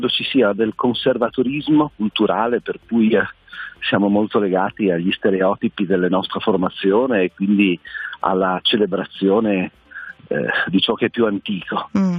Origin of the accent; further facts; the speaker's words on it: Turin, Piedmont, Italy; e qui io sono torinese, abbiamo festeggiato